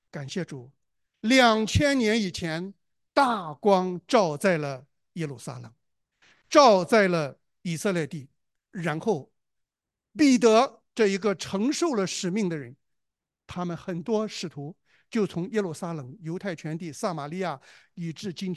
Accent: China; now in Australia; 我们从中国来到了澳洲

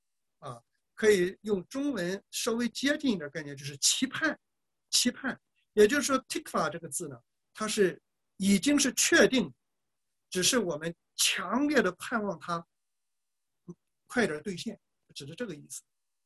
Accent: China; now in Australia; 我原来的时候从农村回城，城市人叫我乡下人，我从中国来澳洲

